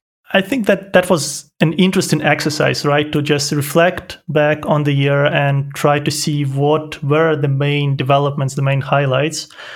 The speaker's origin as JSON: {"language": "English", "country": "Ukraine", "tie": "born or raised there", "also_born_or_lived": "Poland", "moved": "yes", "lives_now": "Germany", "said": "I grew up in Ukraine, then moved to Poland, studied biotechnology there. I'm currently in Germany where I did my PhD"}